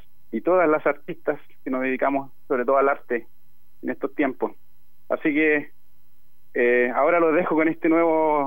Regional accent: Melipilla, Santiago Metropolitan Region, Chile; Nosotros somos todos de Melipilla, la banda, así que también nos nos acomodaba mucho esa locación.

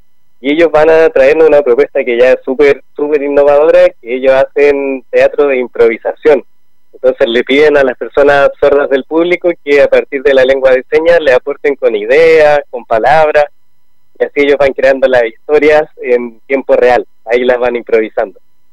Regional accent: Valparaíso, Chile; que somos todos de Valparaíso

